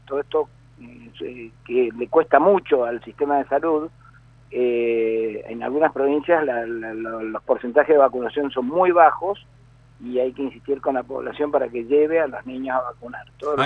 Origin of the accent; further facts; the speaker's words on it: Corrientes, Argentina; now in Mendoza, Argentina; Yo vivo en Mendoza, pero soy correntino.